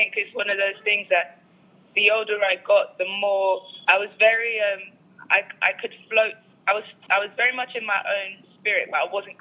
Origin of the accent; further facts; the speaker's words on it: London, United Kingdom; I'm also growing up in London.